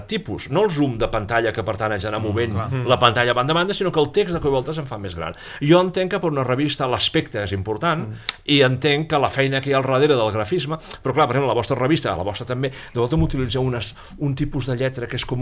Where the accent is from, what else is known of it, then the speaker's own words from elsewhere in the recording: Catalonia, Spain; Com a català